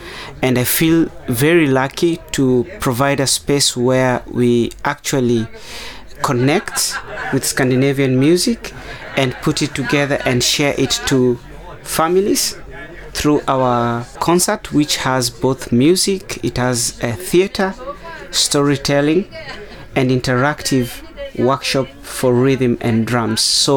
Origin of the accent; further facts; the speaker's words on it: Kenya; since I'm from Kenya in Africa